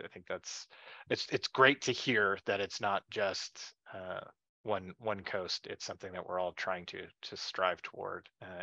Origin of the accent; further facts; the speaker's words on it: Midwest, United States; Because I'm a Midwesterner and I think there's a general, I don't know, there's a certain amount of conservatism in that the Midwest is known for in general.